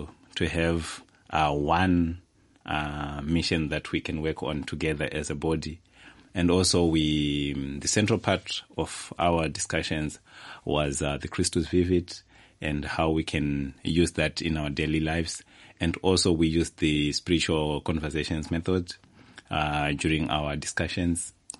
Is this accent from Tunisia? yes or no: no; Zimbabwe; I am from Zimbabwe, and the demographics of that place where I come from is very dynamic and is very diverse.